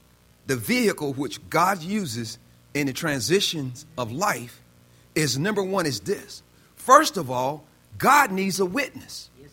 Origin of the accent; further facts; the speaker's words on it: the South, United States; See, I grew up in the South.